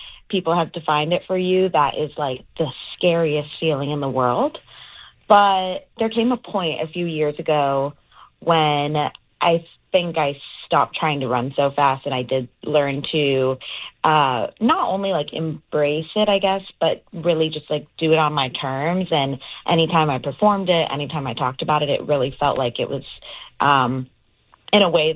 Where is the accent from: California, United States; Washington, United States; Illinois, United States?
California, United States; Anaheim; now in Los Angeles, United States; No. I'm from Anaheim. I've lived in LA for the last 10 years now.